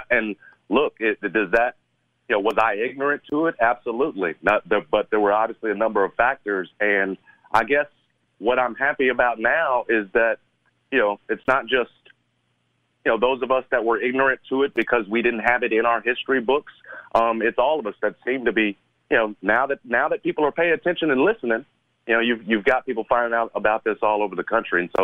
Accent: Memphis, Tennessee, United States; My history of growing up in Memphis City Schools, there was no lesson on Juneteenth.

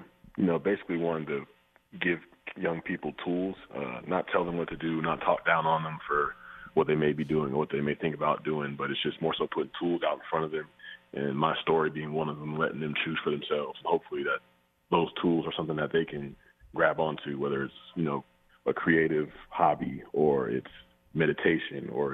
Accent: Atlanta, Georgia, United States; born or raised there

